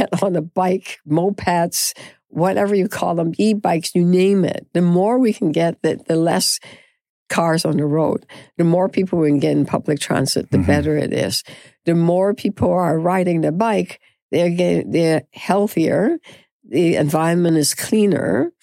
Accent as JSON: {"language": "English", "country": "Canada", "said": "we are so Canadian."}